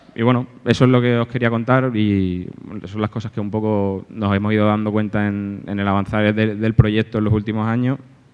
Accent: Malaga, Andalusia, Spain; now in Alicante, Spain; yo soy de Málaga, pero vivo aquí en Alicante hace 5 años porque mi mujer es de aquí

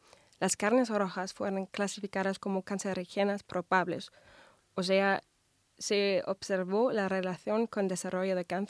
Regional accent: Munich, Bavaria, Germany; Spanish is a second language; now in Spain; Hola, vengo de Alemania, de Múnich, y soy estudiante de medicina en el quinto año

